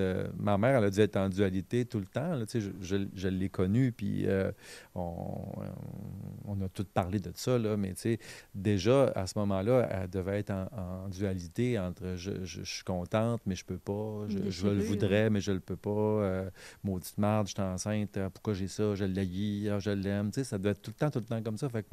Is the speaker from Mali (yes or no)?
no; Quebec City, Quebec, Canada; born there; où je suis né, à Québec, à la Miséricorde, là, c'était les Sœurs du Bon Pasteur. C'était sur le chemin Sainte-Foy, c'est ce qui est aujourd'hui la Cité Verte.